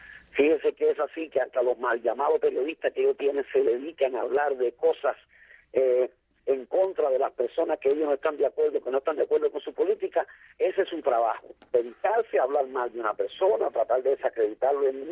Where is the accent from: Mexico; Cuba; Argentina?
Cuba; yo estoy hablando como un cubano ingenuo, como un cubano que todavía cree que puede haber una solución para su país